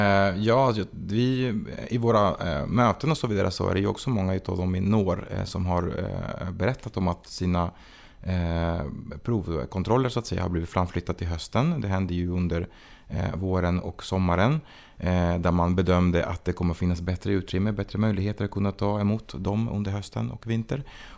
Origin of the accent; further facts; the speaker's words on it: Cuba; Swedish is a second language; now in Sweden; när jag bodde kvar i mitt hemland som är Kuba.